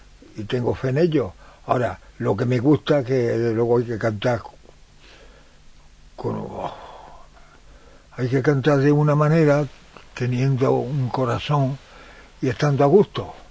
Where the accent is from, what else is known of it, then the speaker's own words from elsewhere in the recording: Andújar, Andalusia, Spain; Claro, yo nací en Andújar. Andaluz.